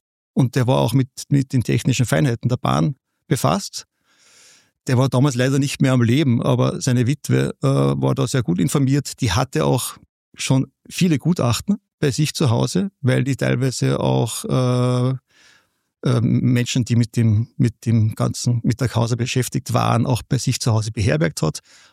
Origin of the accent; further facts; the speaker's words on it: Piesendorf, Salzburg, Austria; moved away as an adult; now in Vienna, Austria; Ja, ich bin in der Gegend von Kaprun aufgewachsen, ich komme aus Piesendorf, das ist der Nachbarort von Kaprun. Bin 1992 fürs Studium nach Wien gegangen und lebe seither in Wien.